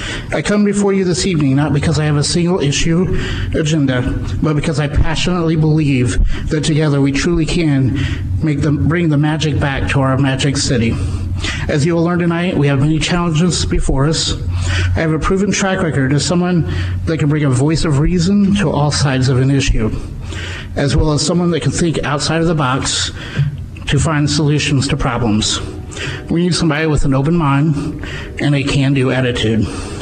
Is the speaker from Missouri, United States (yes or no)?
yes; Moberly, Missouri, United States; owner of AK's Guns and Ammo. I grew up here and am proud to call Moberly my hometown.